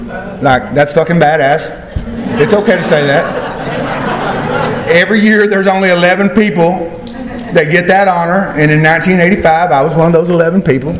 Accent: Burleson, Texas, United States; I was born and raised out in Burleson. I've been out there my whole life, you know.

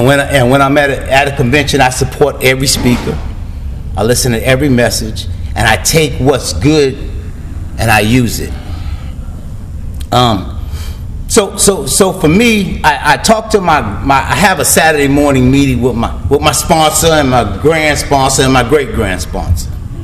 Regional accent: Bronx, New York, United States; A little background on me. I grew up in the Bronx, New York. I'm 64 years old.

